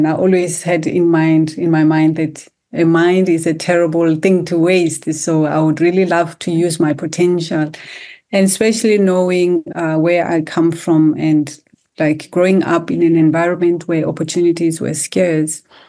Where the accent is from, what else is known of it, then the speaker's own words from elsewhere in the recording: Johannesburg, Gauteng, South Africa; I was born and bred in South Africa, in Johannesburg, on the West Rand. So basically did all my schooling in South Africa, and I went to the University of Cape Town